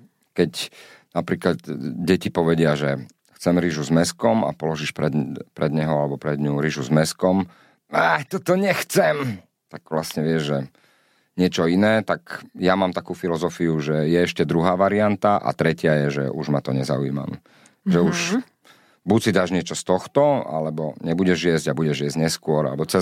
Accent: Čifáre, Nitra Region, Slovakia; also born or lived in Vráble; lebo ja som vyrastal na dedine, najprv v Čifároch, čo je 27 kilometrov od Nitry smerom na Levice, taká slovensko-maďarská dedina a odtiaľ pochádzala moja mamina

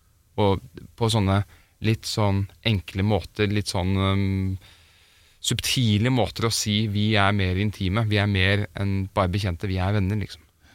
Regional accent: Oslo, Norway; born there; now in Stavern, Norway; Nei, jeg er født i Oslo. Men jeg bor i Stavern.

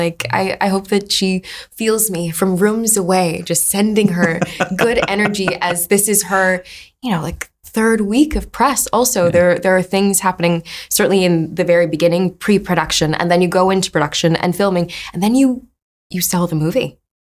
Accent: Hawaii, United States; At the end of the day, I am from 808. I am born and raised in Hawaii.

